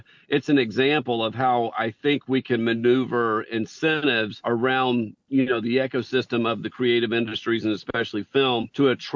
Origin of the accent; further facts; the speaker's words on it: United Kingdom; I don't, but I like it being a Brit as well.